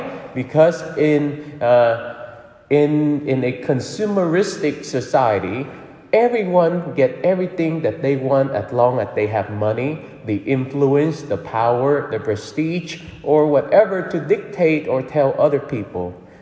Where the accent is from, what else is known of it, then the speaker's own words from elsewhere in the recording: Vietnam; So growing up in Vietnam, where many people are not Catholic, and as a matter of fact, they are mostly ancestral worshippers or Buddhists.